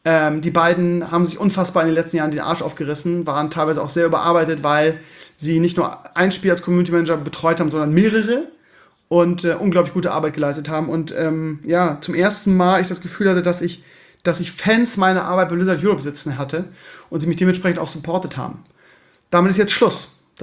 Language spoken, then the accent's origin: German; Bremen, Germany; Man ist ja Kummer gewohnt als Bremer.